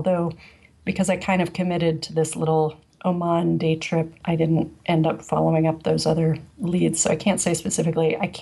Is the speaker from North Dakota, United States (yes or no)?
no; New Mexico, United States; I'm originally from New Mexico. So some desert stuff, I'm like, yeah, I've seen it before.